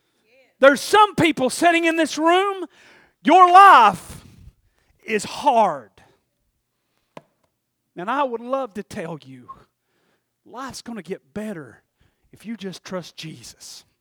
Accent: Tennessee, United States; Matter of fact, I was raised in Polk County, Tennessee. I barely know any good words.

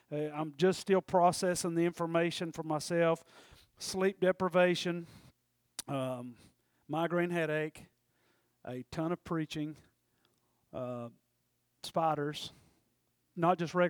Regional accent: Tennessee, United States; And I'm from East Tennessee, and I'm preaching the gospel in Oklahoma.

